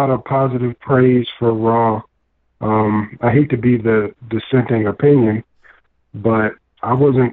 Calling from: Virginia, United States; from Virginia.

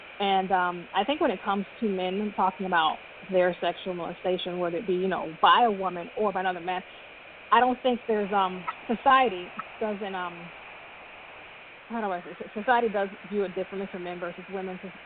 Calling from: Atlanta, Georgia, United States; I'm calling from Atlanta, Georgia.

